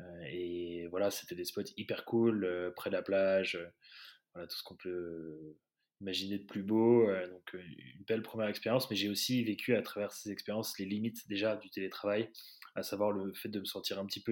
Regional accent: Île-de-France, France; also born or lived in United States; d'une fratrie de 4 frères et sœurs. Je suis né aux États-Unis, j'ai grandi en région parisienne, Île-de-France, dans les Yvelines pour être très exact.

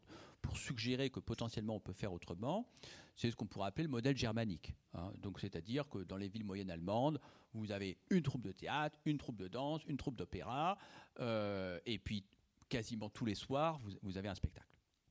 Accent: Tours, Centre-Val de Loire, France; Alors moi, je viens de Tours, par exemple, donc je suis très content de la qualité des équipements

